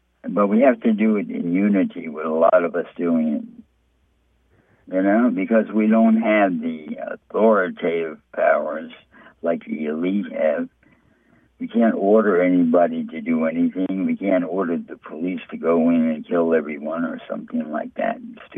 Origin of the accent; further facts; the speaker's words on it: United States; I'm talking to you, Americans. I'm American. I'm in New York City here.